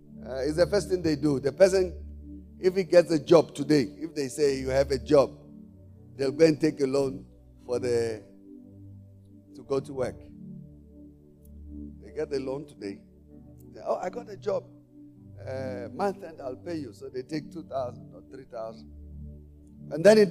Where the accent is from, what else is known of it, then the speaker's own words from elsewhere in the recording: South Africa; So as a South African, many are homeless.